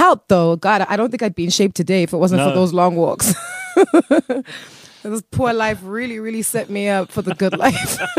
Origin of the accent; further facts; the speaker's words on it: Durban, KwaZulu-Natal, South Africa; also born or lived in Eastern Cape; I grew up in the Eastern Cape. Yeah. And mostly in Durban. But I was born in the Eastern Cape. I lived there until my grandmother passed away. And then I moved to Durban. I think it was 1995 when I moved to Durban, sometime in 1995.